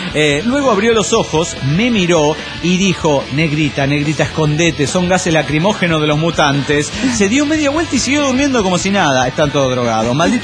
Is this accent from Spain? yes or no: no; Ibarra, Imbabura, Ecuador; now in Tulcán, Ecuador; de Ibarra, pero ahora en Tulcán, Ecuador.